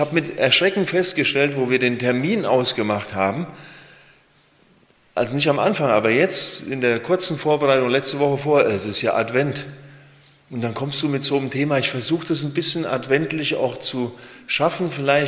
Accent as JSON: {"language": "German", "town": "Breitscheid", "country": "Germany", "tie": "born or raised there", "said": "bin in Breitscheid geboren, aufgewachsen, war eine Zeit lang weg in verschiedenen Ecken, bin wieder hingekommen, weil es ist der schönste Ort neben Mademühlen"}